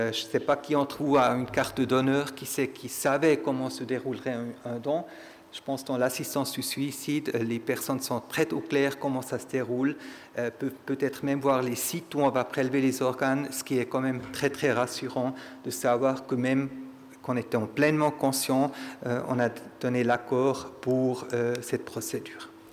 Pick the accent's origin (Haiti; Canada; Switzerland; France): Switzerland; Désolé, moi, je suis Suisse-Allemand, mais j'ai quand même une grand-mère neuchâteloise.